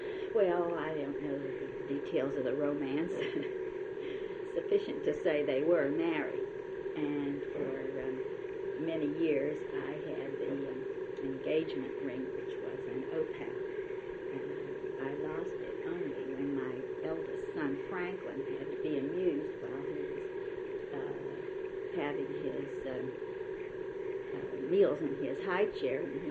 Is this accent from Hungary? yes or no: yes; Budapest, Hungary; born or raised there; also born or lived in Munkács